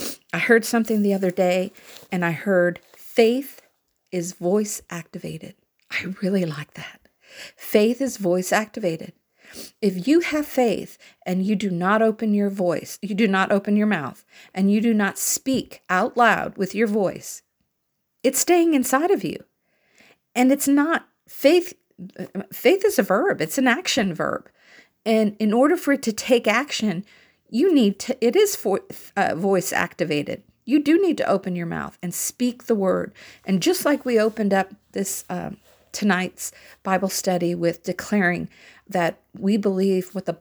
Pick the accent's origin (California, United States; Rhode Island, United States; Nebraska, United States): California, United States; Santa Ana; It was in Costa Mesa, California, which was only 9 miles away from where I grew up in Santa Ana.